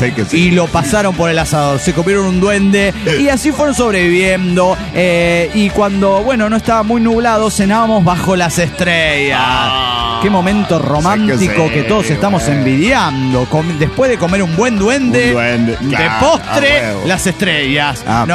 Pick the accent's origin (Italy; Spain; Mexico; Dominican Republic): Mexico; mi tierra querida